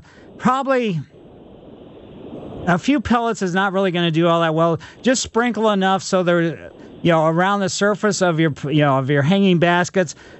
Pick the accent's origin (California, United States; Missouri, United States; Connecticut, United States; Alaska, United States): Missouri, United States; Ellisville; growing up in West County way back when it was Ellisville, it's still Ellisville, but there was all kinds of sassafras trees all over.